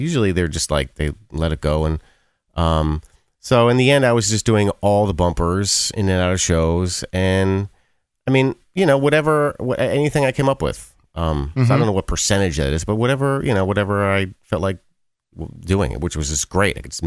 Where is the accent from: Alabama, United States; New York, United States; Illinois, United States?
New York, United States; I grew up in the New York area.